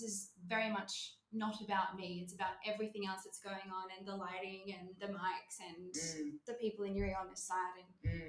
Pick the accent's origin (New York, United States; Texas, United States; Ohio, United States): Texas, United States; I grew up in Texas in the US, and so we grew up in really, really small towns